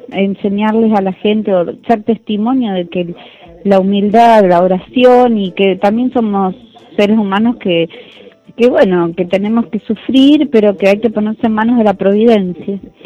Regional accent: Buenos Aires, Argentina; de Almagro, de Buenos Aires, capital.

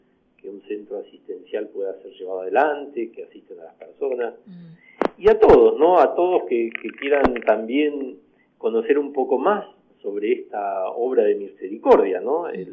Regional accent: Cinco Saltos, Río Negro, Argentina; now in San Antonio de Areco, Argentina; para la gente de Cinco Saltos, a la que saludo, mi ciudad natal, también. Bueno, soy religioso Camilo hace unos 10 años, hace poquito ordenado sacerdote también. Vivo en un pequeño pueblito que se llama Bagues

